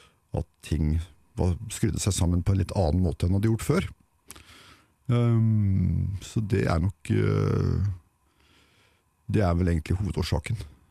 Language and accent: Norwegian; Ål, Buskerud, Norway; så var jeg tilfelligvis hjemme på Ål for å gjøre siviltjeneste akkurat da, og jeg hadde jo flyttet ut, men var tilbake for å gjøre det